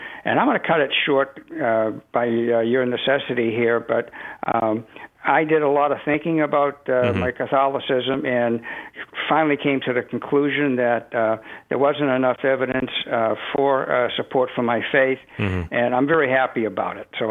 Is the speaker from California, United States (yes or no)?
no; Boston, Massachusetts, United States; moved away as an adult; now in Charlotte, United States; Okay, I'm 74 years old. I grew up in the Boston, Massachusetts area.